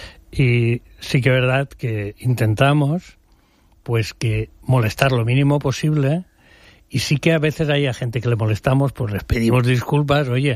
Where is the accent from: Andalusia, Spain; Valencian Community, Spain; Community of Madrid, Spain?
Valencian Community, Spain; llegamos a la provincia de Alicante, normalmente la climatología, aunque llueva, es buena, no es de frío, aunque sea noviembre. La restauración, yo pienso que mi terreta es de las mejores